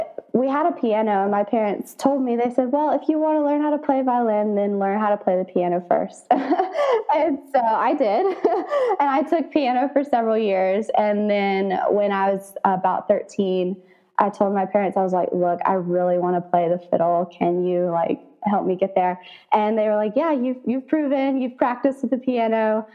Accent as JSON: {"language": "English", "region": "Alabama", "country": "United States", "tie": "born or raised there", "said": "And where I grew up in Alabama, they had a string band competition for the FFA program."}